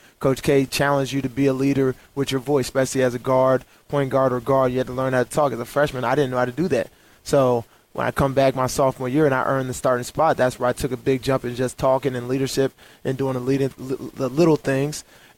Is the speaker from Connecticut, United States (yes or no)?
no; Louisville, Kentucky, United States; born there; I was born in Louisville, watching my dad, obviously, all his old clips